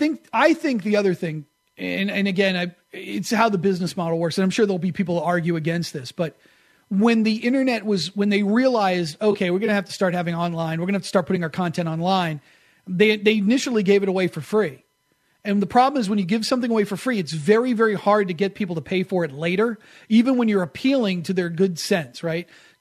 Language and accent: English; Brooklyn, New York, United States; born there; I used to go to my grandmother and my grandfather lived in Brooklyn. I was born in Brooklyn, and we'd go visit, and they always had a daily news in the house.